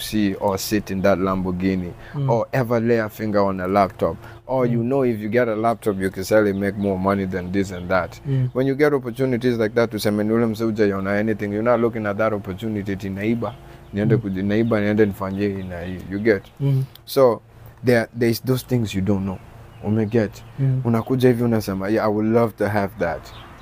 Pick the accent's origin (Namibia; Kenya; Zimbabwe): Kenya; Kisii, Kisii County; moved away; I came straight from Kisii, came straight out here.